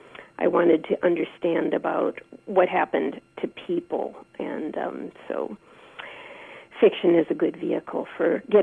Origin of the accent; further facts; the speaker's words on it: Detroit, Michigan, United States; I grew up in Detroit, and I'm Jewish, and my father did own a business near Grand River and Joy during that era.